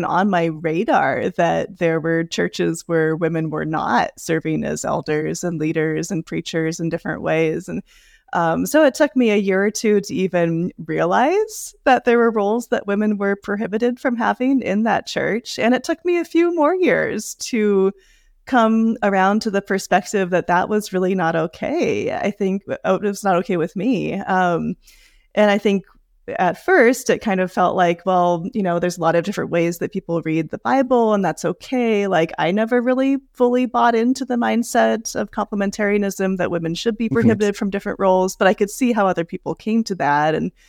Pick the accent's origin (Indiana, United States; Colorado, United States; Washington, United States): Washington, United States; Seattle; So I was raised in the Seattle area in a church where women served and led freely as pastors and elders